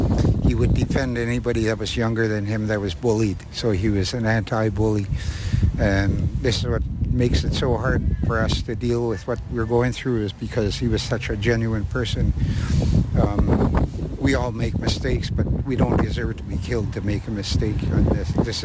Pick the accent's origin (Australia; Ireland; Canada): Canada; British Columbia; I'm originally from the Nass River.